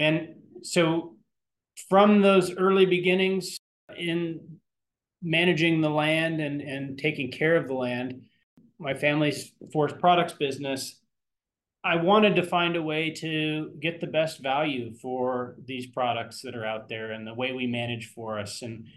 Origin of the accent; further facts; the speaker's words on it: Colville, Washington, United States; with Vaughan Timbers. I'm from Colville, Washington, which is about a little over 2 hours north of the WSU campus in Pullman.